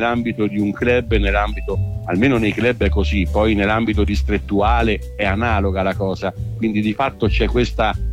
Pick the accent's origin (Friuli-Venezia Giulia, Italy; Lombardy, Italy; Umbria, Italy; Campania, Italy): Umbria, Italy; Fossato di Vico; Io sono originario di Purello di Fossato di Vico.